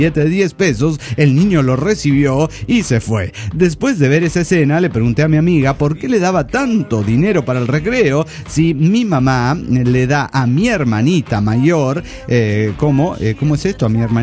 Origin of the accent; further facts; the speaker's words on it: Tucumán, Argentina; Mi país es Argentina.